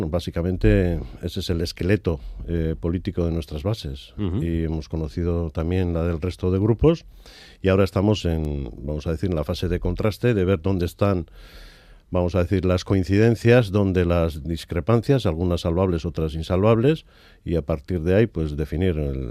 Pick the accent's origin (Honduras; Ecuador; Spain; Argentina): Spain; Basque Country; como pueblo vasco que somos